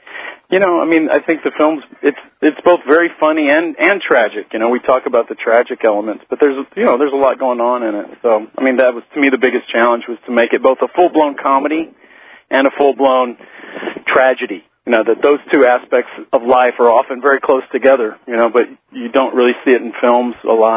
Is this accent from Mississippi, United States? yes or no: no; Texas, United States; It's painful to watch as a Texan, especially.